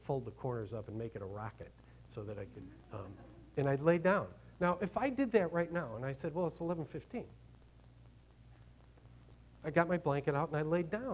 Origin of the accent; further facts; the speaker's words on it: Chicago, Illinois, United States; And growing up in Chicago, the Catholics have mass every day.